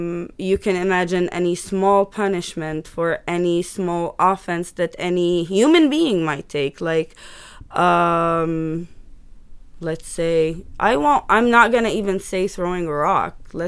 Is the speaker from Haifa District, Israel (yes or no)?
no; Jerusalem, Jerusalem District, Israel; But that was, like, the Jerusalem I grew up